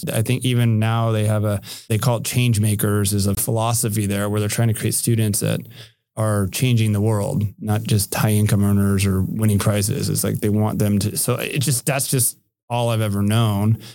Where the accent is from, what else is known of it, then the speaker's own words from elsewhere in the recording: San Francisco, California, United States; now in San Diego, United States; I was born and raised in San Francisco.